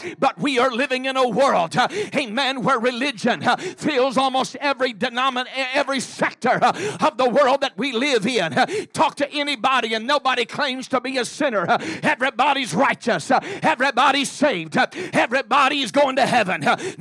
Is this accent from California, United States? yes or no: no; Texas, United States; growing up in Texas and working around the combines and working out in the fields.